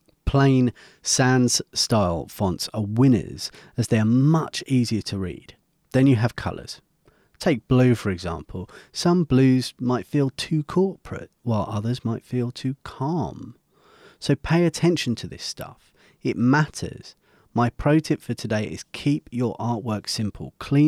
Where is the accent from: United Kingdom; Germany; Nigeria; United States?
United Kingdom; probably over half of those years in my home country of the UK.